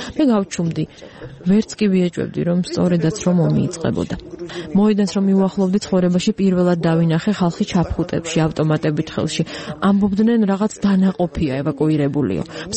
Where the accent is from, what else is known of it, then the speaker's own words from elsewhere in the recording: South Ossetia, Georgia; Давибаде 1952 წელს ქალაქ ცხინვალში. მაშინ ეს იყო სამხრეთ ოსეთის ავტონომიური ოლქი, საქართველოს საბჭოთა სოციალისტური რესპუბლიკის შემადგენლობაში.